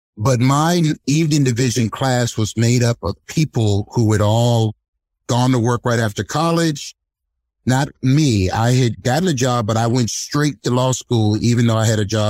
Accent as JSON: {"language": "English", "town": "Washington", "region": "District of Columbia", "country": "United States", "tie": "born or raised there", "said": "I am one of the few people in this town that can say they are a native Washingtonian. I was born in Providence Hospital. I won't say when, but a while ago."}